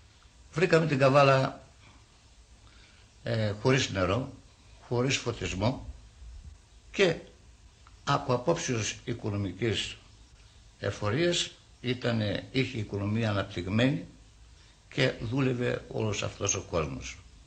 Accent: Enez, Edirne, Turkey; Ήρθα από την πατρίδα μου, την Ανατολική Θράκη, λέγεται Ένος. Και γεννήθηκα το 1905.

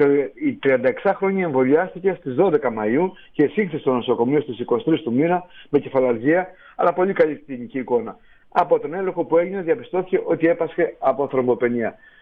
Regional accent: Crete, Greece; Και να κλείσουμε με το Λασίρ, τον τόπο μου

